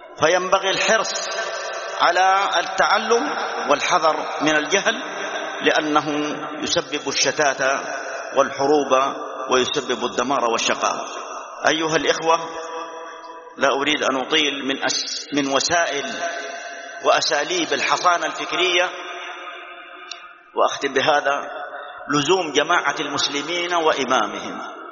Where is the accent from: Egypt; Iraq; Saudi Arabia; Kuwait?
Saudi Arabia; نحمد الله أن بلادنا المملكة العربية السعودية تنعم باجتماع على ولي أمرها